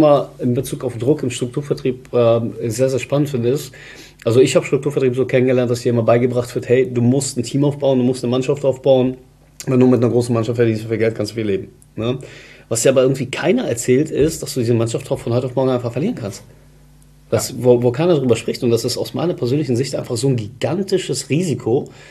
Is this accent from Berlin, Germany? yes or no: no; Stuttgart, Baden-Württemberg, Germany; ich komme ja auch aus Stuttgart, da sagt man immer so ein Speckle.